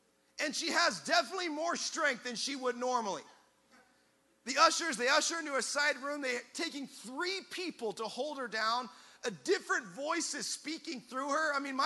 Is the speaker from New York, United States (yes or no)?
no; Tacoma, Washington, United States; moved away as an adult; we grew up in the Northwest, Tacoma, Washington.